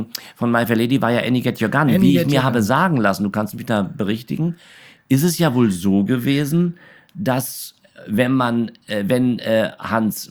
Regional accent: Berlin, Germany; also born or lived in Karlshorst; ich bin ja als Baby rübergekommen und meine Sozialisation, wie es immer so schön heißt, ist natürlich das West-Berlin, ist ja. West-Berlin, aber geboren bin ich in Karlshorst.

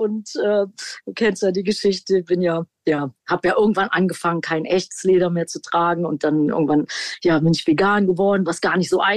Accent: Düsseldorf, North Rhine-Westphalia, Germany; ja, jetzt letztens so in Düsseldorf, meiner alten Heimat

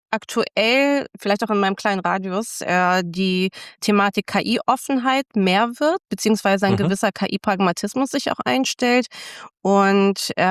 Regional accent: Lower Saxony, Germany; ich bin in Niedersachsen groß geworden und habe dann irgendwann erstmal in Münster studiert

